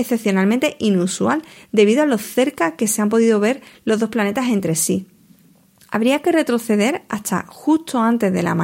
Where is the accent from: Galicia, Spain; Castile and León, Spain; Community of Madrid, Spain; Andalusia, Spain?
Andalusia, Spain; Huelva; no he hablado mucho de mi tierra, de Huelva